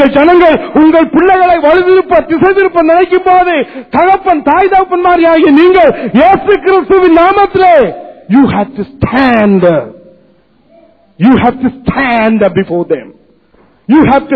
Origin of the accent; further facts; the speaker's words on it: Sri Lanka; born there; நானும் தமிழன், நானும் இலங்கையெல்லாம் பிறந்தேன்.